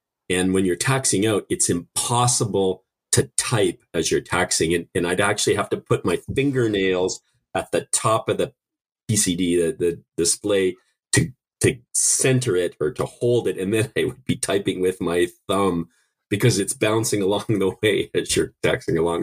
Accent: Canada; accent: half Canadian; It must be my half Canadian accent.

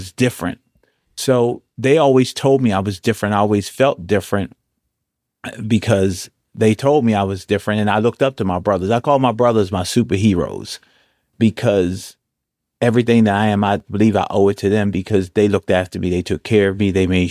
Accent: Baltimore, Maryland, United States; And so I grew up in West Baltimore with a single family home. I have three birth brothers.

